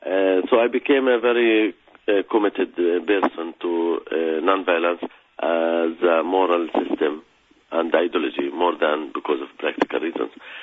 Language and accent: English; Hizma, West Bank, Palestine; English is a second language; now in Ramallah, Palestine; As I grew up in the conflict zone, I was born in Jerusalem, and my village called Hizma is 10 minutes from Jerusalem. My family still live there, and personally, I live in Ramallah since the last 10 years almost.